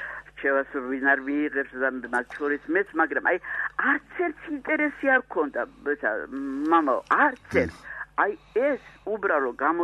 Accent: Shida Kartli, Georgia; მე ქართლიდან ვარ შიდა ქართლიდან ვარ

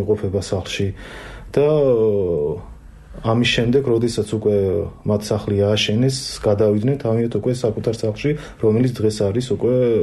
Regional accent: Baghdati, Imereti, Georgia; კი, დედულეთი არის, იქ დავიბადე, იქ გავიზარდე და საკმაოდ კარგი მოგონებები მაქვს.

